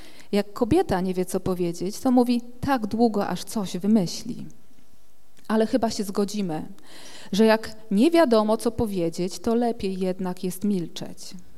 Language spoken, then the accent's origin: Polish; Sławno, West Pomeranian Voivodeship, Poland; born there; I tak oto przyszłam na świat w Sławnie, ale z samym Sławnym jako miastem nie mam nic i nie miałam nigdy nic wspólnego.